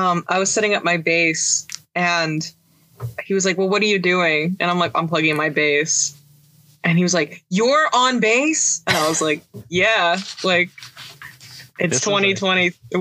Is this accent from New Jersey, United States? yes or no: yes; Cherry Hill, New Jersey, United States; I'm from Cherry Hill.